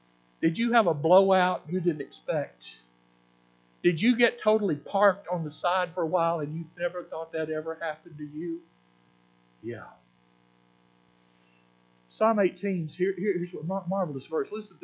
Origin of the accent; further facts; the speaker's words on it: United States; but I'm from Alabama, Tennessee. That's why I talk proper English. Y'all can tell I've studied in the South